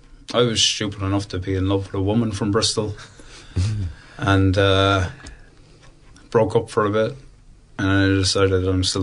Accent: Cork, Munster, Ireland; it does remind me of where I'm from in Ireland. I'm from Cork in Ireland, which is right down the south, if you imagine.

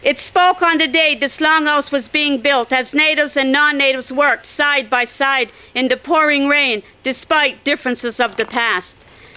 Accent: Atlantic Canada, Canada; I come from the Mi'kmaq Nation and I'm of the Bear Clan.

